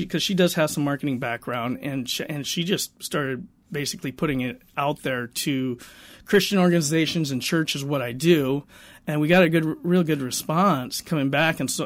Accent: South Dakota, United States; I grew up in South Dakota. I never really knew my grandparents, my cousins, my uncles and aunts.

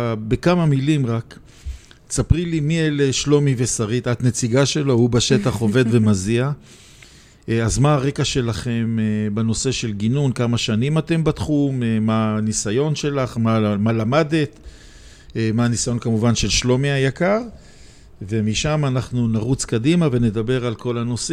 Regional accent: Jerusalem, Jerusalem District, Israel; אנחנו ירושלמים, אני ירושלמי

